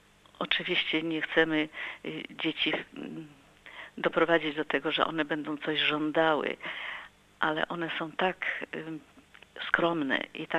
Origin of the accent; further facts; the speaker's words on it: Russia; bo ja wyrosłam w Rosji, gdzie nie było żadnych książek, nie było żadnych wtedy ani żadnych telewizji